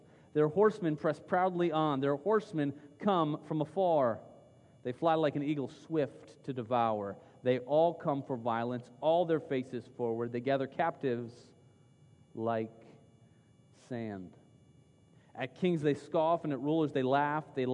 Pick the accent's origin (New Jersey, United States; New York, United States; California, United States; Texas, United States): Texas, United States; I came from Texas where our biggest concern was, I really want you to get to know non-Christians.